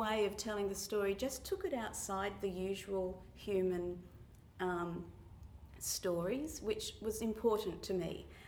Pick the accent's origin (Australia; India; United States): Australia; Carnarvon, Western Australia; So I grew up in Carnarvon, which is on the north coast of WA. It's absolutely, you know, really in the middle of nowhere, you know. The nearest town is kind of 500 k's away. You know, it's that kind of remote.